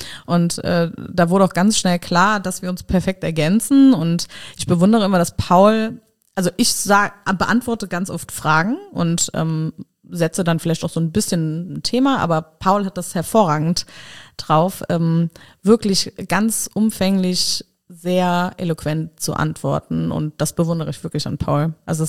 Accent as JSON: {"language": "German", "town": "Nennig", "region": "Saarland", "country": "Germany", "tie": "born or raised there", "said": "Ich bin, habe eben gesagt, in Nennig aufgewachsen und aus meinem Kinderzimmerfenster sah man Katernum."}